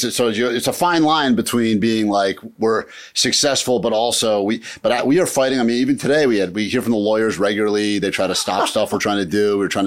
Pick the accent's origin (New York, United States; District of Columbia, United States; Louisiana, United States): District of Columbia, United States; Washington; D.C., baby New Year, Washington, D.C., big celebrity.